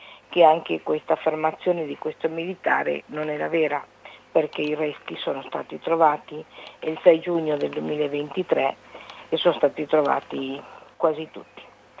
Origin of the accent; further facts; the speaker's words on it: Uruguay; nel mio paese, che è l'Uruguay.